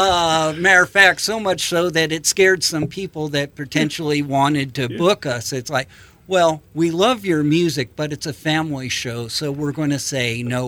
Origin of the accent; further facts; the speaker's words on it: Los Angeles, California, United States; And I'm a Los Angeles guy, and pretty close to Pasadena, California.